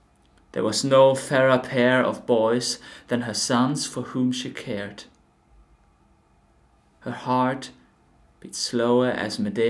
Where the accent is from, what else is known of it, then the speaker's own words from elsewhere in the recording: Rhineland-Palatinate, Germany; accent: Rheinhessisch; English is a second language; who said my accent changed while I studied 4 years in Vienna. I'm coming from a really countryside, Germany part of countryside. It's called Rheinhessisch, my original accent. So I think my accent is a mix of the countryside, farmer, German side, and then a little bit of viney snobbishness.